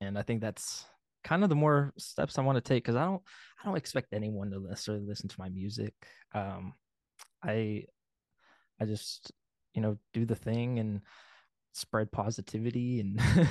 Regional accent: Missouri, United States; also born or lived in Iowa; now in Lawrence, United States; I grew up in Missouri, but I lived in Iowa for like 5 years, so it kind of threw me out the loop around here for a while.

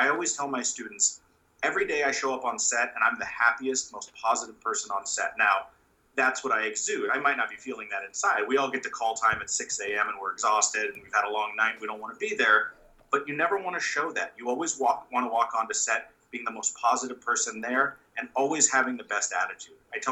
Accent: Los Angeles, California, United States; some friends and I put together the little bit of money we had and the few connections we had growing up in Los Angeles

